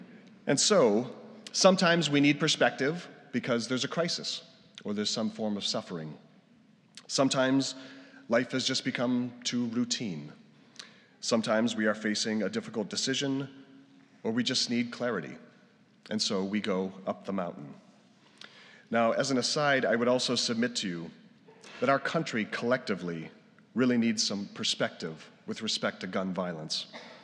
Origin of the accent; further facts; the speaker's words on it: New Hampshire, United States; of you may know, I'm from New Hampshire.